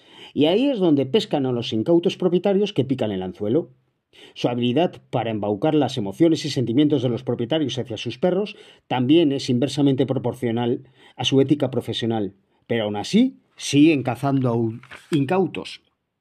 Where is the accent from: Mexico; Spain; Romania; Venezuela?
Spain; hay menos sentido común en los propietarios de perros en mi país, España.